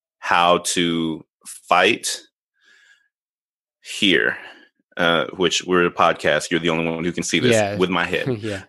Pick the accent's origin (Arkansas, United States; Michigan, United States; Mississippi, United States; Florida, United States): Arkansas, United States; Little Rock; now in Nebraska, United States; So I live in Nebraska now, but I grew up in Little Rock, Arkansas, and I was an only child of two parents who worked really hard.